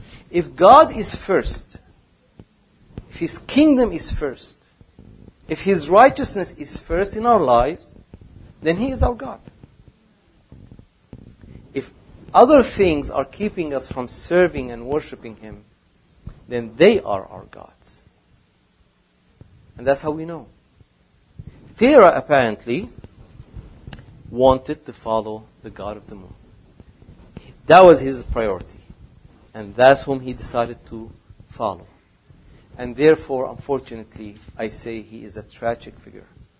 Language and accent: English; Syria; as I was growing up in Syria, many people who had left and come back